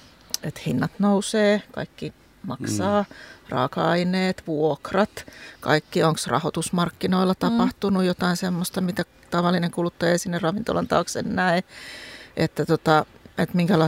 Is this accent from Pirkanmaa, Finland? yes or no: yes; Tampere, Pirkanmaa, Finland; also born or lived in Kuopio; mä oon Tampereelta kotosi ja syötiin kyllä silakkaa aika paljon lapsena. Mutta se on jännä sitten, kun me muutettiin opiskelemaan Kuopioon